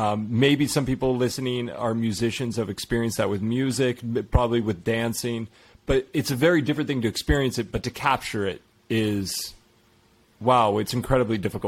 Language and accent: English; East Coast, United States; now in Brazil; I grew up on the East Coast in the US, and it was, I think I was 25 the first time I was in Colorado, or even older.